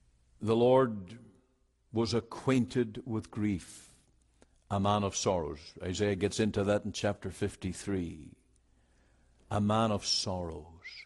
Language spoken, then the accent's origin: English; Ireland; now in Canada; When I grew up in Ireland